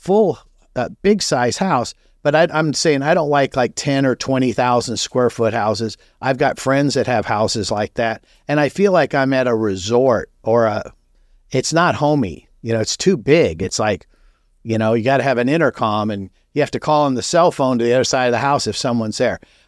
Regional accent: Los Angeles, California, United States; I was raised in Los Angeles, and I didn't like the city.

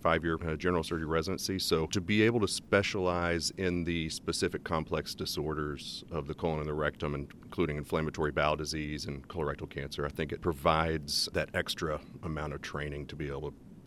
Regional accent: Texas, United States; So I grew up in Texas. I went to Baylor for undergrad in Waco.

